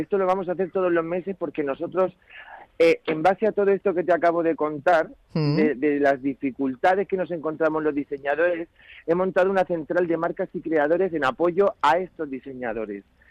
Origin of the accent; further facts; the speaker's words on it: Spain; lo que somos diseñadores españoles nos encontramos con la dificultad de que no podemos competir con las grandes firmas internacionales